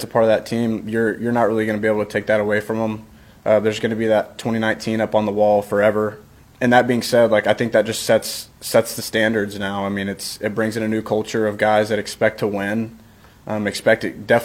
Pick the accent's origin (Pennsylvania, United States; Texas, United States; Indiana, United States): Texas, United States; growing up in Texas, a pretty good baseball school